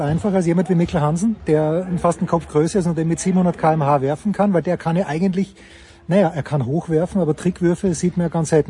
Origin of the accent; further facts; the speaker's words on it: Austria; ich bin ja nicht Deutscher, ich bin Österreicher